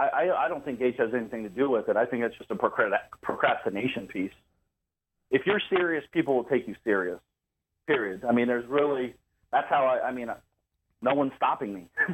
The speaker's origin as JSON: {"language": "English", "town": "Columbus", "region": "Ohio", "country": "United States", "said": "I'm from Columbus, Ohio area."}